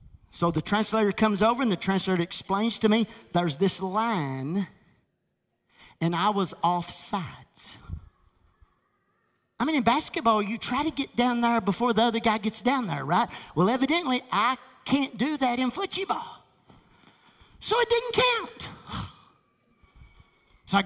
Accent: Dexter, Kentucky, United States; I was raised in Kentucky. When I was raised in Kentucky, outside of Dexter, I grew up wanting to be a Kentucky basketball player.

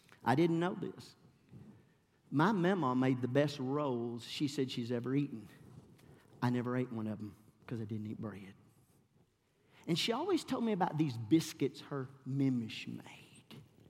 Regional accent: Hardin, Kentucky, United States; you know, we're from Hardin, Kentucky. We're in Atlanta, Georgia. Nobody knows us.

